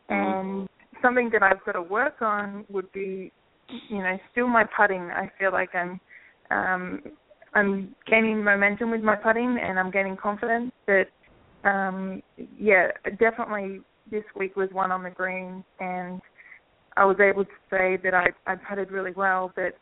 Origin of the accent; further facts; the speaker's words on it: Australia; growing up in Australia, we're actually quite lucky